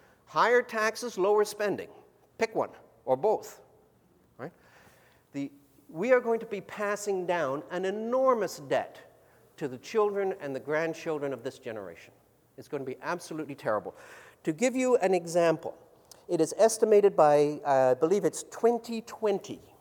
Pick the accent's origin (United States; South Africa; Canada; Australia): Canada; I'm Canadian, all right?